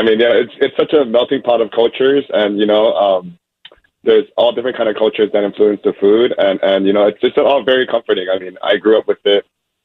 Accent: Hawaii, United States; I'm Korean, born and raised in Hawaii, so it means a lot.

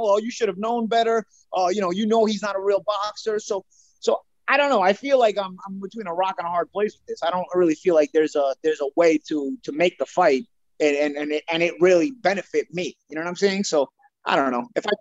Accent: New York, United States; I'm a New Yorker.

